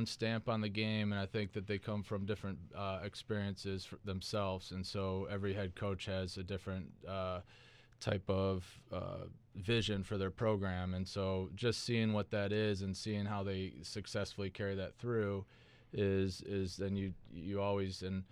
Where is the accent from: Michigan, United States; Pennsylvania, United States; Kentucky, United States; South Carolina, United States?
Michigan, United States; Well, I'm from Michigan originally, so my parents still live in northern Michigan.